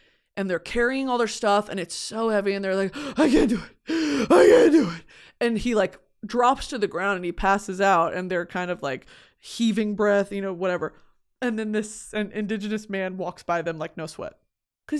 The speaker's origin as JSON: {"language": "English", "country": "United States", "tie": "born there", "said": "I am thankful I was born in America"}